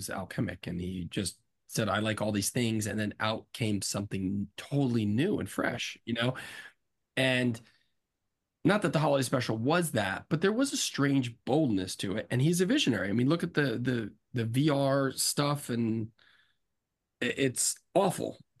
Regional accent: New Jersey, United States; I didn't hear about that till much later where I grew up in New Jersey.

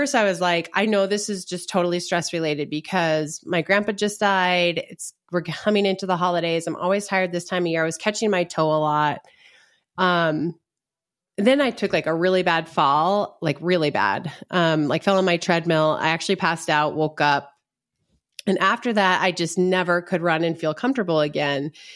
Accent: Minnesota, United States; I'm from Minnesota

